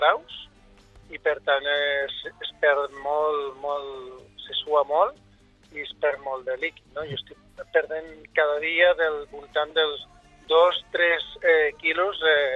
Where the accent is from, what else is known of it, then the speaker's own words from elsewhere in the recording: Madrid, Community of Madrid, Spain; born there; perquè jo soc nascut aquí a Madrid